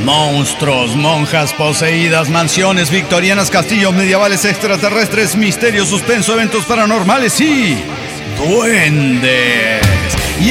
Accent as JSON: {"language": "Spanish", "country": "Cuba", "moved": "yes", "said": "yo salí de Cuba"}